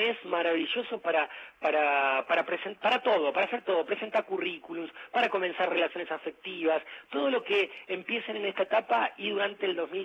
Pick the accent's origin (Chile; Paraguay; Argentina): Argentina; somos argentinos y comer es divino